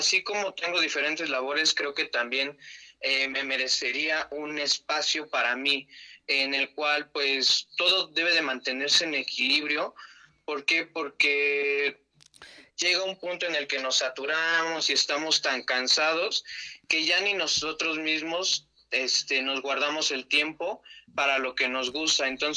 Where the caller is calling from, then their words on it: Amecameca, State of Mexico, Mexico; De aquí, de Amecameca.